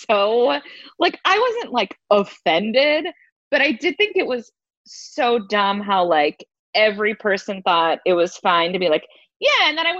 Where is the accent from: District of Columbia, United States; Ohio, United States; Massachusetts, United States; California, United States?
Massachusetts, United States; Boston; very ignorant of me because I grew up in Boston, East Coast.